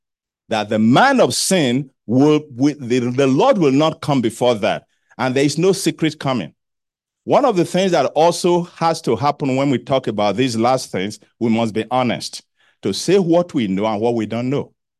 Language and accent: English; Nigeria; Yeah, I'm going to check the part of Nigeria that I'm from.